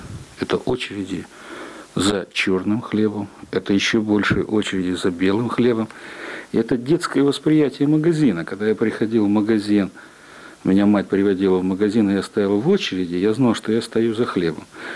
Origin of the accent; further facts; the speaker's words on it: Ural, Russia; Я родился на Урале в маленьком рабочем поселке, который возник еще в 30-е годы 18 века